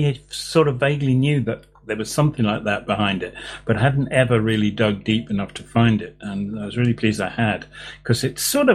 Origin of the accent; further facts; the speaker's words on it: East of England, United Kingdom; also born or lived in London; as a kid, I moved from London to Norfolk, and Norfolk was a very remote county way on the east side of England, which is, you know, it's 100 miles away from London.